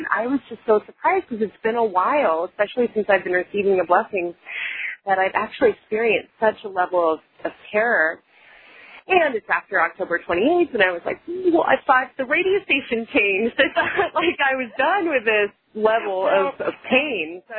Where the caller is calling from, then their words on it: Austin, Texas, United States; I'm calling from Austin, Texas. I'm right next to Spartan Springs, and it's beautiful.